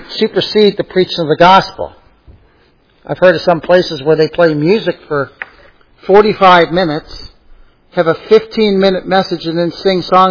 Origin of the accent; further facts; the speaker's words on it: Bolton, North West England, United Kingdom; I couldn't tell you about my hometown in Bolton where I grew up, right?